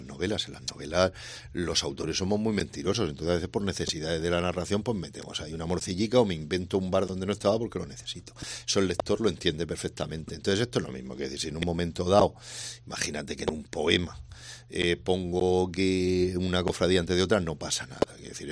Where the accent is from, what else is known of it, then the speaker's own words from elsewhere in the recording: Region of Murcia, Spain; porque yo soy murciano, pues me ha salido un pregón muy murciano